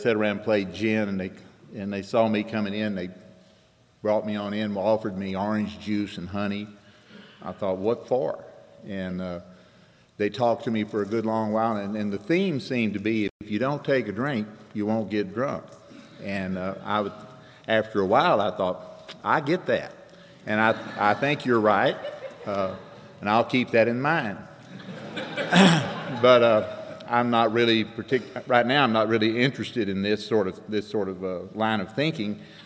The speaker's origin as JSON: {"language": "English", "town": "Austin", "region": "Texas", "country": "United States", "said": "I'm an alcoholic from Austin, Texas."}